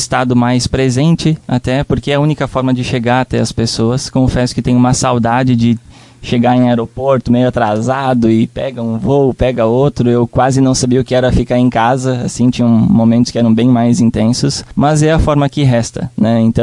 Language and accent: Portuguese; Guaporé, Rio Grande do Sul, Brazil; dizer que sou gaúcho, que sou de uma cidade chamada Guaporé, né?